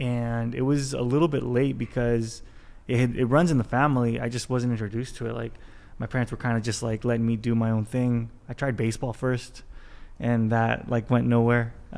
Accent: California, United States; Yeah, I mean, I grew up playing here in the States, Orange County.

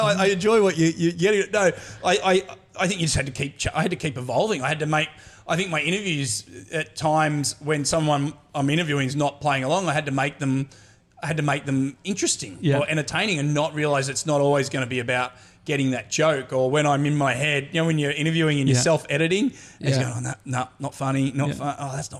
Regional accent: Australia; now in New York, United States; we are still enjoyed on the streets of New York as an Aussie because we still have that laid back thing.

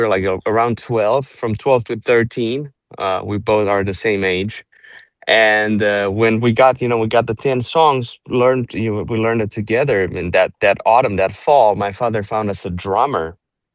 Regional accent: Transylvania, Romania; English is a second language; Okay, great. So I grew up in Transylvania, Romania, in a very musical family.

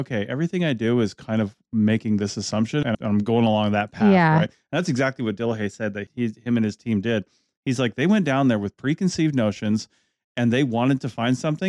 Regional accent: Washington, United States; I grew up in Washington State

